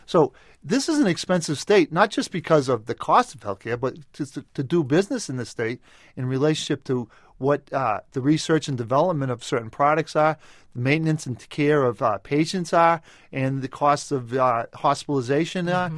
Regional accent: Massachusetts, United States; and I'm from Central Mass

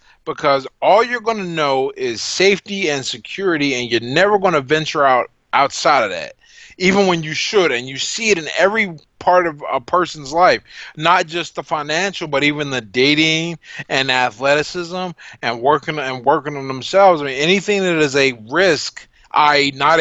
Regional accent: United States; I grew up in American poverty, and I'll be the first to say it could have been worse. But I won the lottery and was born in America.

